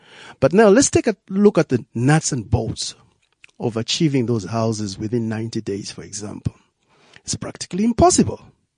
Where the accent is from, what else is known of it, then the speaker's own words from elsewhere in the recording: Lusaka, Lusaka Province, Zambia; because I grew up in Lusaka, Zambia.